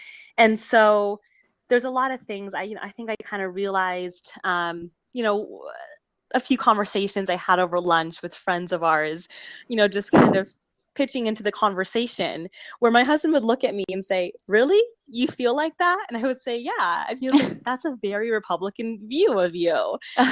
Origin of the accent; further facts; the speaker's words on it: Weston, Connecticut, United States; And I grew up in Weston, Connecticut, a tiny little town in southern Connecticut.